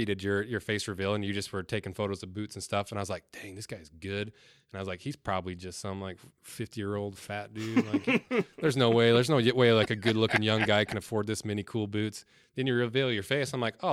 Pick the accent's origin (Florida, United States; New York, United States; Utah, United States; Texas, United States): Utah, United States; Mona; yeah, I was raised in Mona, Utah. Cut me some slack. 1,000 people lived in my town.